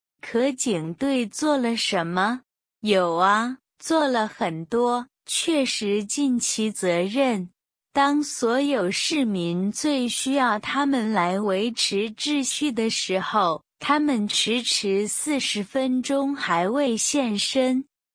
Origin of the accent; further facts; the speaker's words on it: Hong Kong; 我是香港人